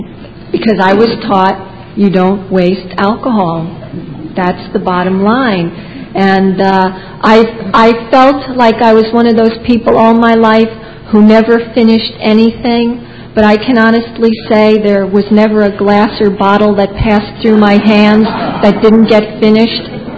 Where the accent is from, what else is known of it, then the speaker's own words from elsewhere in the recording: Bayonne, New Jersey, United States; I grew up in Bayonne, New Jersey.